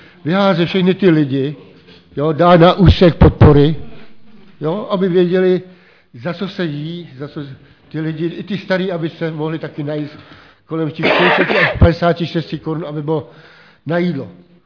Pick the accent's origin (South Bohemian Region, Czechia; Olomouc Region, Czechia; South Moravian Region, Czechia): South Bohemian Region, Czechia; Strakonice; jsem ze Strakonic.